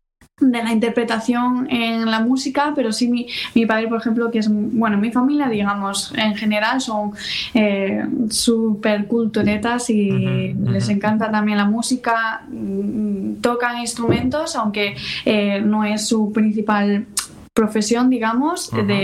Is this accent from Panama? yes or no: no; Ponferrada, Castile and León, Spain; now in A Coruña, Spain; Pues vengo de Ponferrada, aunque ya estoy aquí asentada en A Coruña, en Galicia, pero vengo de Ponferrada, de León. Seré de alma leonesa siempre. Allí nací y allí estudié mis 10 primeros años de trombón.